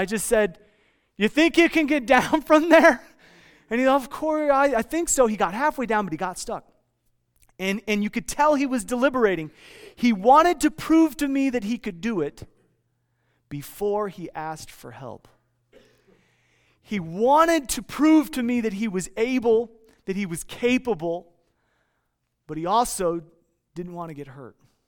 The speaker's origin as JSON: {"language": "English", "region": "Iowa", "country": "United States", "tie": "born or raised there", "said": "Now, you may not like LA, but I grew up in Iowa, so please pardon me for loving Los Angeles."}